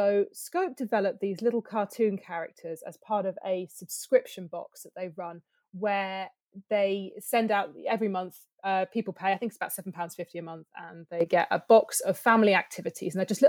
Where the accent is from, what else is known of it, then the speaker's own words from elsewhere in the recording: South West England, United Kingdom; I grew up near Bristol